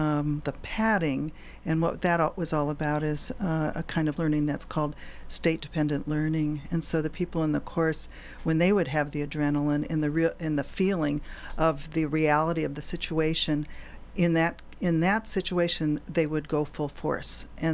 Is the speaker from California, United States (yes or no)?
yes; California, United States; also born or lived in Ohio; I am from California and for a number of years lived with my mom and her family in Ohio and wanted to come back to California.